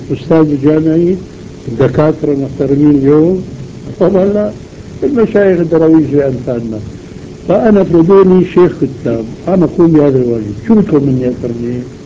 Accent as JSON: {"language": "Arabic", "country": "Syria", "said": "مثل ما بيقولوا الشوام عندنا في الشام"}